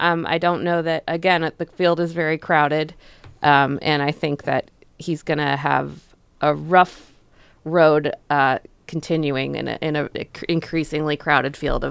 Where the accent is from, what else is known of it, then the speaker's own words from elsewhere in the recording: Elkhart, Indiana, United States; I'm from the town next door to Mayor Pete's town. I'm from Elkhart, Indiana.